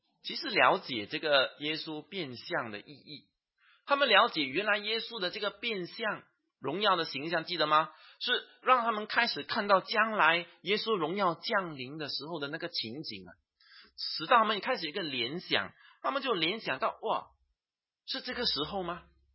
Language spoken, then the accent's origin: Chinese; Singapore; 我们新加坡人就比较实际一点啊，